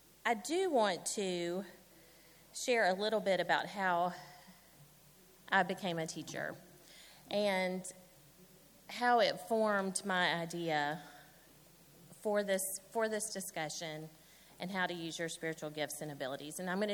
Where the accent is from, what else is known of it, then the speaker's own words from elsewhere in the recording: Fairhope, Alabama, United States; I am from Fairhope, Alabama, which is a little town on the shores of Mobile Bay.